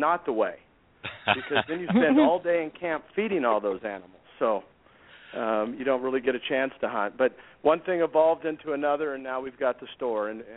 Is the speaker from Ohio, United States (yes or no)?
no; Seattle, Washington, United States; moved away; Originally I'm from Seattle, the big city, and I hate concrete, and I hate traffic.